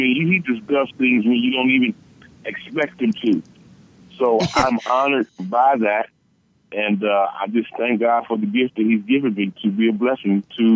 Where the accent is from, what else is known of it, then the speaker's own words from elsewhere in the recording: Chicago, Illinois, United States; Born and raised in Chicago all my life. Grew up in the Fellowship Missionary Baptist Church under the Reverend Clay Evans. So I'm a native here. I'm not going nowhere.